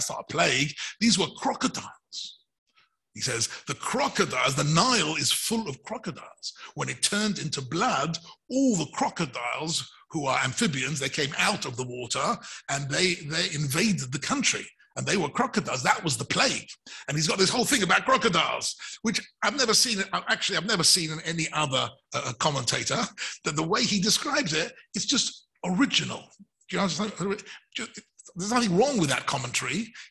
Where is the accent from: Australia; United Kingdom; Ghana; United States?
United Kingdom; England; like I'm British, right? So in England, we've got a queen, right?